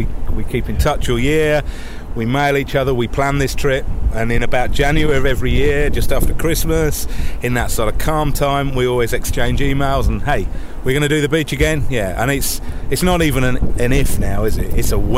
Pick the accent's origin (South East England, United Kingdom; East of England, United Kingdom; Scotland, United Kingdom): East of England, United Kingdom; I'm from England, Cambridgeshire in England.